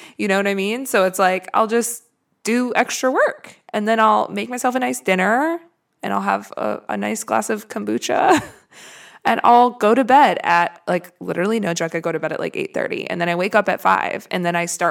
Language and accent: English; Wisconsin, United States; I'm from Wisconsin, for all of you who don't know that yet.